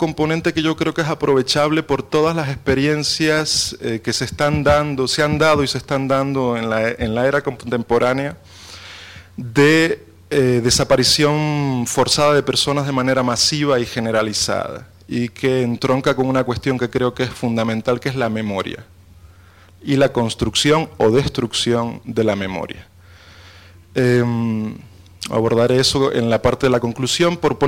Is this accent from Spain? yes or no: yes; Spain; now in Mexico; me toca más directamente como español que soy, aunque con 12 años viviendo aquí en México, ya casi mexicano los que me conocen, hablo raro, ¿no?